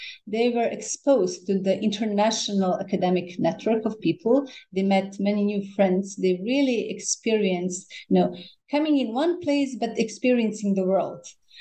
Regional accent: Dubrovnik, Dubrovnik-Neretva County, Croatia; English is a second language; When I finished my studies, I came back to my hometown. Dubrovnik is my hometown

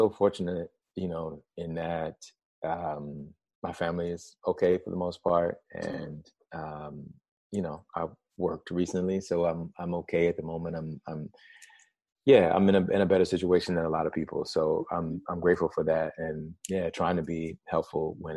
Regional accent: Alabama, United States; I grew up in Alabama, and my grandfather was a preacher, a Pentecostal preacher.

